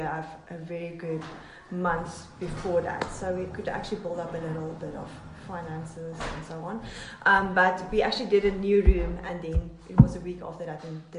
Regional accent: Cape Town, Western Cape, South Africa; now in Cullinan, South Africa; No, I came from Cape Town

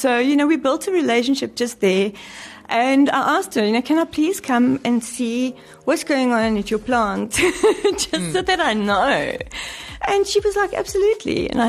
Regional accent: Irene, Gauteng, South Africa; I grew up in Irene, so I played in the Hennops River.

